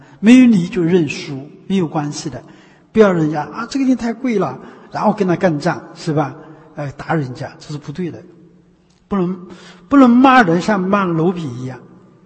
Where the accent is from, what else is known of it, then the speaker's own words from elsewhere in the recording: China; 就是说我们中国人对坏的东西啊是不原谅的，一点都不原谅